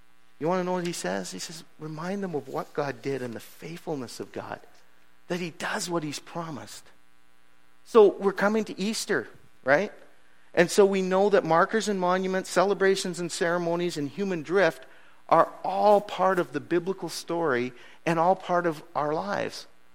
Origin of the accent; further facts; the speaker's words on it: Canada; I just became used to the fact that I'm Canadian